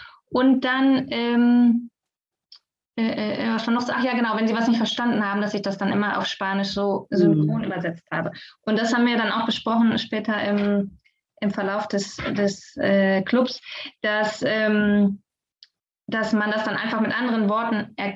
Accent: Germany; ohne was zu tun, ich bin Deutsche. Ich spreche Deutsch, also sprechen meine Kinder auch Deutsch.

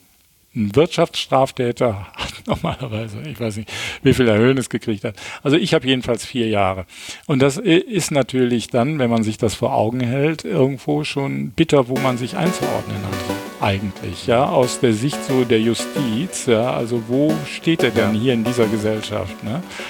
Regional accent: Düsseldorf, North Rhine-Westphalia, Germany; born there; Also geboren 11. Mai 1953 in Düsseldorf und als drittes von 5 Kindern und bin aufgewachsen in einer sehr behüteten Familie, also christ-katholisch, ja, sehr streng konservativ-katholisch erzogen auch.

